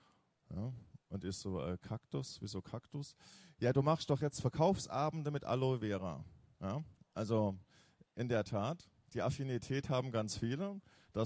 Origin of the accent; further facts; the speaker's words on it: Lorsch, Hesse, Germany; also ich komme aus der Nähe von Darmstadt, so ein kleines Nest in Südhessen, Lorsch